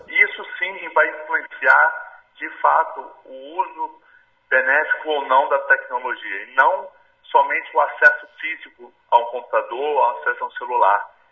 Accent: Vitória, Espírito Santo, Brazil; Vitória é minha cidade natal, sou aqui de Vitória, sou capixaba.

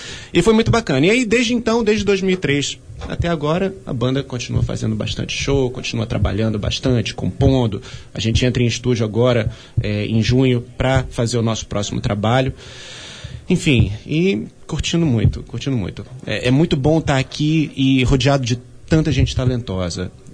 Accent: Rio de Janeiro, Brazil; eu não sou nem daqui, né, bicho? Sou do Rio.

